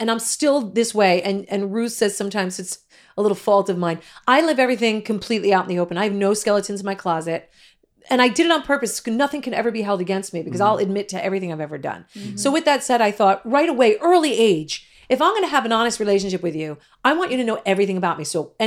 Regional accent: New Jersey, United States; I'm from New Jersey, honey.

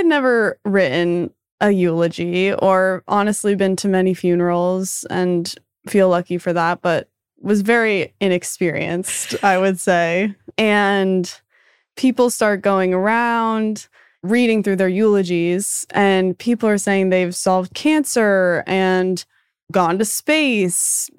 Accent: Boston, Massachusetts, United States; growing up in Boston and going to school in Boston, I love the city so much

